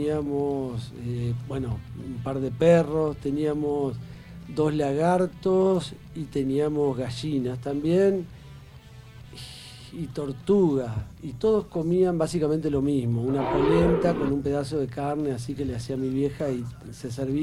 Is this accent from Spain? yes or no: no; Urdinarrain, Entre Ríos, Argentina; mi infancia fue en Urdinarrain, un pueblo del sur allá, una ciudad del sur de Entre Ríos, cerca de Gualeguaychú